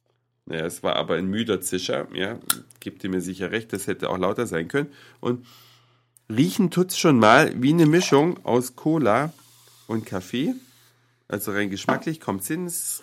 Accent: Saxony, Germany; meine Mutter in diesem kleinen sächsischen Städtchen, wo ich aufgewachsen bin

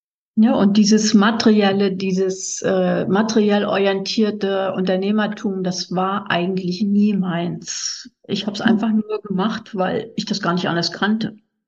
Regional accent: Northern Germany, Germany; Ich kam zwar aus Norddeutschland

